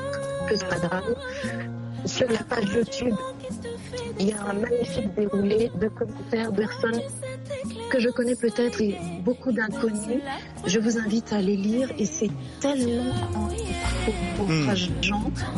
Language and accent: French; Cameroon; moved away as an adult; now in France; Je suis née au Cameroun, j'y ai grandi, j'ai fait mon école primaire, secondaire, l'université, et je suis venue en France pour poursuivre mes études après mon baccalauréat. Je suis en France depuis 2003.